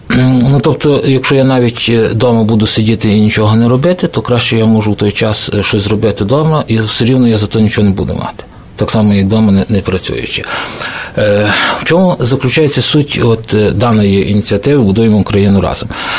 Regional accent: Kosiv, Ivano-Frankivsk Oblast, Ukraine; я з Прикарпаття, з Косова

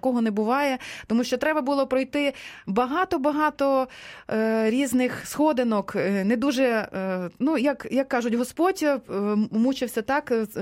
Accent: Ternopil, Ternopil Oblast, Ukraine; born there; Я ж народилася в Тернополі.

